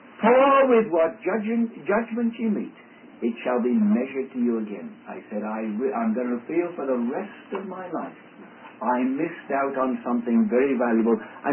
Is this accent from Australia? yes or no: no; England, United Kingdom; accent: English; I said, listen, and try to put up with my English accent.